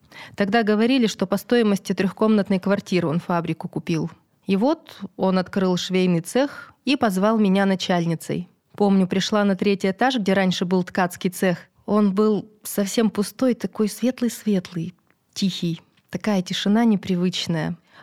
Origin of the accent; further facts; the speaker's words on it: Aramil, Sverdlovsk Oblast, Russia; я в своем родном городе прожила жизнь. Арамиль — мой родной город. Даже мысли не было, чтобы куда-то уехать.